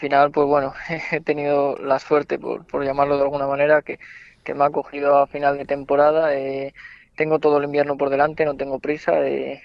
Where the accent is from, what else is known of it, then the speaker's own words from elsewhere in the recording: Spain; es por mi pueblo, la verdad que muy orgulloso de llevar mi pueblo a todas partes porque es donde he nacido, donde he crecido